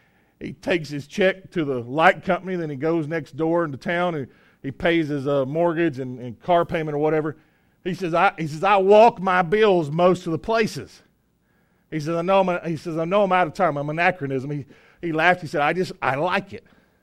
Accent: Princeton, North Carolina, United States; I'm from Princeton, North Carolina

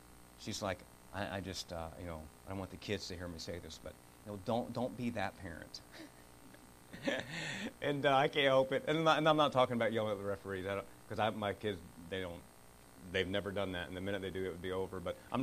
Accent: Miami, Florida, United States; And I grew up in Miami, so I'm a diehard Miami Dolphin fan

